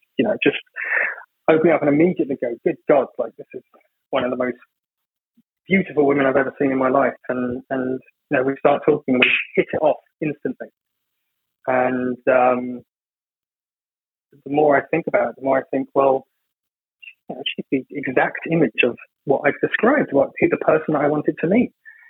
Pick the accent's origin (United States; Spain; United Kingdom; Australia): United Kingdom; England; for some reason I don't particularly get on with English girls. Being English, I know that's rather strange.